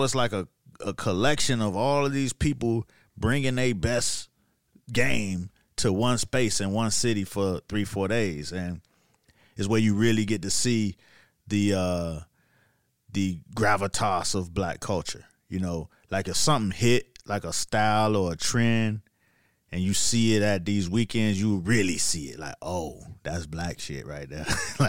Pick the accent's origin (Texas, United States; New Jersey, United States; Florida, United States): Florida, United States; Miami; now in New York, United States; you know, I'm from Miami. Like, I'm only been in New York about 2 years now. It's only my second winter, you know.